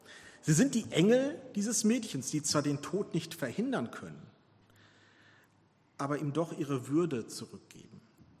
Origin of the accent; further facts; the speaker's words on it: Gelsenkirchen, North Rhine-Westphalia, Germany; Ich war in Gelsenkirchen-Buer, meiner alten Heimat, und habe eine Beerdigung besucht.